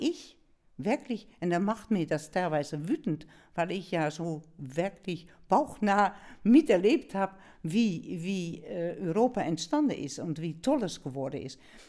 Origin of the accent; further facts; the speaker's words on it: Netherlands; als Niederländerin, Niederländerdeutsche, würde ich sagen